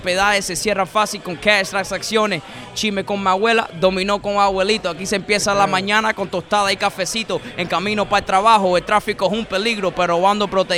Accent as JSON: {"language": "English", "town": "Hialeah", "region": "Florida", "country": "United States", "tie": "born or raised there", "also_born_or_lived": "Cuba", "said": "I was born in Cuba, raised in Hialeah, Florida."}